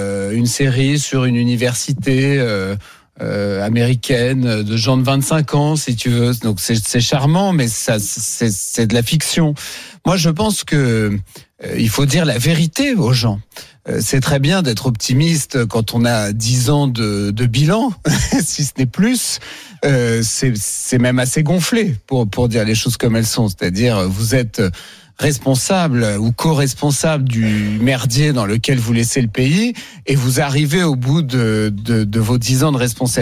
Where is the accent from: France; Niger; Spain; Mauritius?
France; un état de notre histoire collective en tant que Français